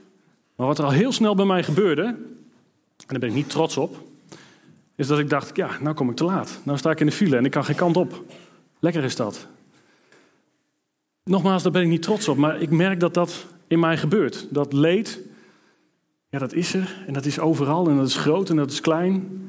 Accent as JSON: {"language": "Dutch", "region": "Overijssel", "country": "Netherlands", "tie": "born there", "lives_now": "Duiven, Netherlands", "said": "Ik kom uit Duiven gereden. Maar ik ben een geboren tukker"}